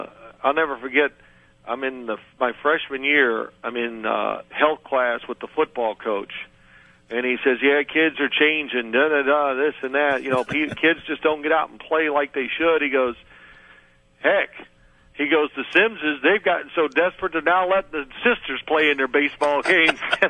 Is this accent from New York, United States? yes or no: no; Louisville, Kentucky, United States; I grew up in Louisville, so you guys were it.